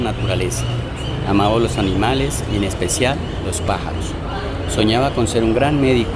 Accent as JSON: {"language": "Spanish", "region": "Huila", "country": "Colombia", "said": "soy del departamento del Huila."}